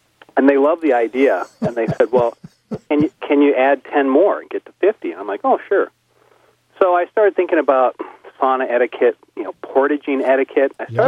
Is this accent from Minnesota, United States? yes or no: yes; Minnesota, United States; So I wanted to find the things that interest me as a Minnesotan